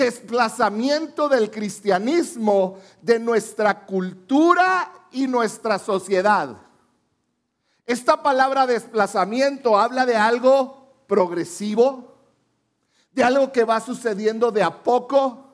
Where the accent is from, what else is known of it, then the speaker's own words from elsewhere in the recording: Mexico; Y como mexicanos, latinoamericanos, no podemos cerrar nuestros ojos